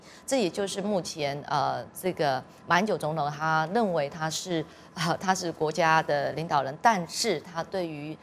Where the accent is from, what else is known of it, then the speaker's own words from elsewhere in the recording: Taiwan; 这个才是现在我们台湾人民的主流民意